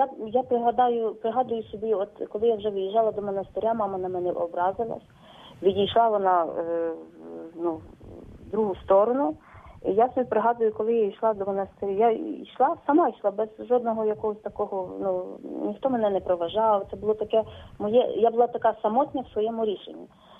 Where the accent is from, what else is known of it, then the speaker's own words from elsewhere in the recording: Zinkiv, Poltava Oblast, Ukraine; тому що я походжу з Зіньківця.